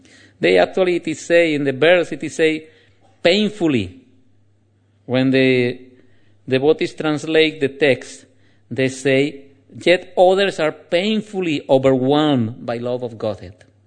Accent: Andalusia, Spain; accent: Anglaluz; English is a second language; I have a special accent of English. It is called Anglaluz. It's because I'm from Andalusia. So we have a special accent there.

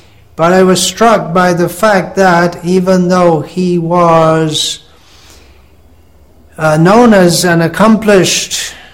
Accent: England, United Kingdom; born there; moved away; I was born in England this time round, and I left England fairly soon after joining to come to India and subsequently spend time in Bangladesh and other countries.

